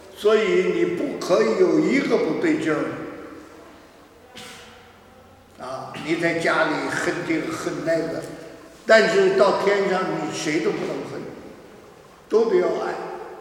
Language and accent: Chinese; Tianjin, China; 说实在，我讲天津话，我是天津长大的，讲天津话在北京他们不懂